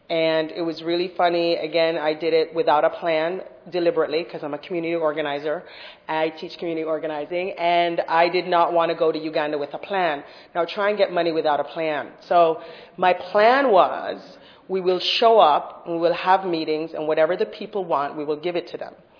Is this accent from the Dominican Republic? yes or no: no; Jamaica; So I grew up in Jamaica. I grew up in a town that is a place where Peace Corps people like to hang out and people from other countries that like to do development work. And I grew up 45 years ago.